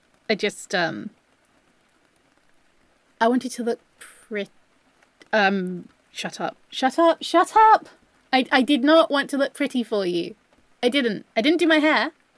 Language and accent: English; England, United Kingdom; Yes, I'm very English.